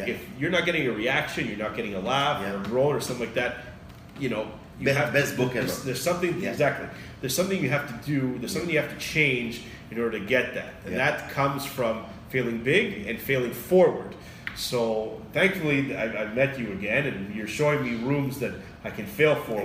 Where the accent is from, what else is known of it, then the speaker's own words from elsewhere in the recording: Montreal, Quebec, Canada; but I'm from Montreal. I don't know anybody.